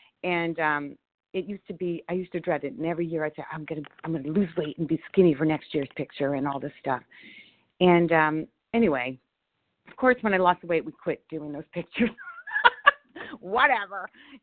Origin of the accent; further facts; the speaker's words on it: Florida, United States; from South Florida.